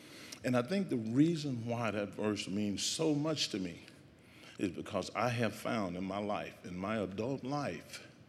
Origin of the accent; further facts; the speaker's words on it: Mississippi, United States; And, you know, they got a ragweed here that I grew up with in Mississippi.